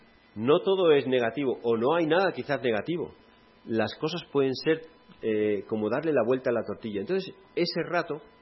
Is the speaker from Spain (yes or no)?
yes; Spain; yo empecé a protestar, como buen español